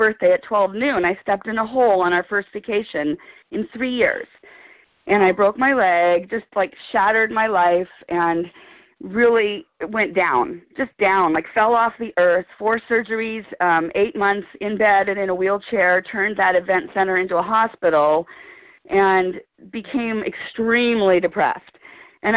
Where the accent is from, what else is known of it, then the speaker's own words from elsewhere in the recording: Beverly Hills, California, United States; Because I grew up in Beverly Hills